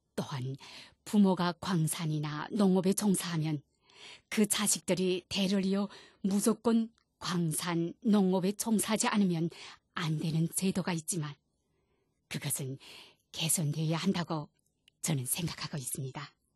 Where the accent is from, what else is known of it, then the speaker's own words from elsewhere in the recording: North Korea; moved away as an adult; now in Japan; 함께 간 사회복지과 직원이 제가 북조선에서 왔다는 것을 밝히고 취직을 도와달라고 이야기하자